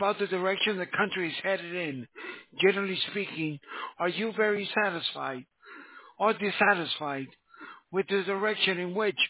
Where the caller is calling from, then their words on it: Los Angeles, California, United States; I'm calling you from L.A., sir.